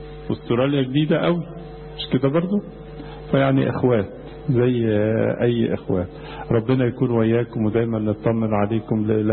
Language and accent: Arabic; Egypt; وانا بقى من مصر نيابة أنبا دانيال